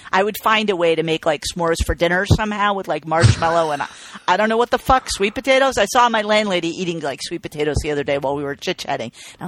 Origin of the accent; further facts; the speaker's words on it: England, United Kingdom; I'm from England.